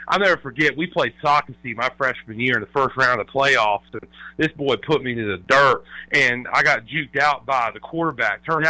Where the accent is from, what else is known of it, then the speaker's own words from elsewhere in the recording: Lynchburg, South Carolina, United States; I grew up in Lynchburg, South Carolina, which is, you know, back into Sumter County, first little part of Lee County where I was at.